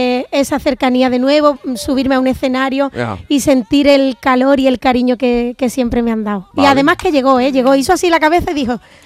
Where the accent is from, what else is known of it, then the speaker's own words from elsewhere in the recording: La Rinconada, Andalusia, Spain; Yo en mi casa es verdad que me da como mi pueblo, que es La Rinconada, digo, que sí.